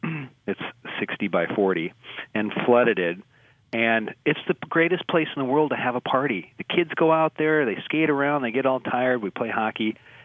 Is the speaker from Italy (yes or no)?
no; Deer River, Minnesota, United States; I grew up in Deer River, just down the road from you there.